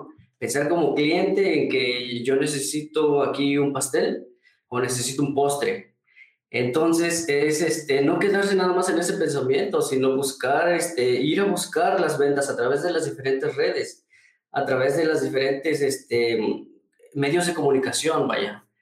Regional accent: San Miguel Cuatlán, Mexico; Se llama San Miguel Cuatlán, un pueblo que en el cual la necesidad era tanto que pues llegaban a vender

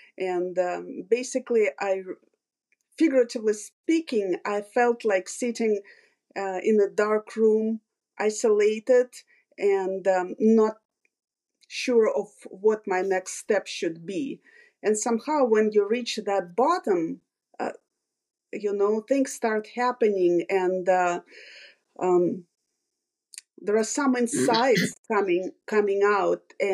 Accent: Russia; moved away as an adult; now in Des Moines, United States; Originally, I'm from Russia. I moved to this country 24 years ago, and currently I reside in Des Moines, Iowa.

